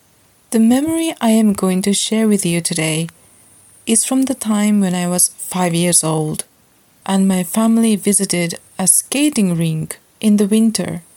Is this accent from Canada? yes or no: no; Japan; English is a second language; As I speak to you now from my hometown in Japan, I can hear many night insects singing outside.